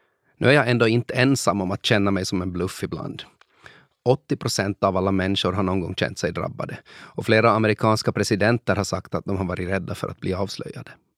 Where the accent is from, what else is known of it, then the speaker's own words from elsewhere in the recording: Finland; Tänk om jag som finlandssvensk artist oförtjänt har uppnått min position genom en slags minoritetskvotering.